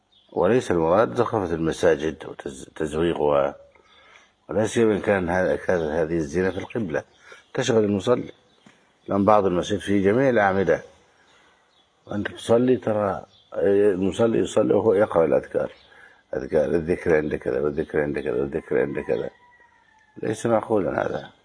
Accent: Egypt; ومن نبه عليه أن الصرف الذي سمع عندنا في بلادنا مصر الفكة لا يجوز في المسجد،

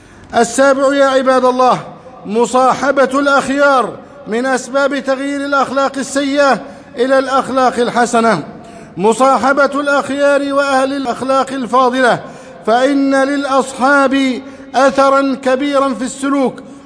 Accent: Egypt

